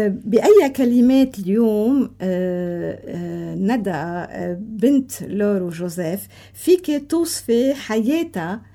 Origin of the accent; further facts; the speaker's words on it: Syria; أكيد أنا سوري